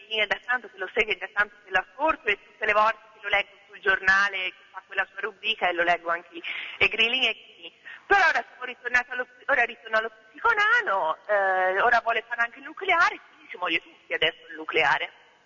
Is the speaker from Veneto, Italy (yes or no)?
no; Pisa, Tuscany, Italy; Come no, io sono di Pisa.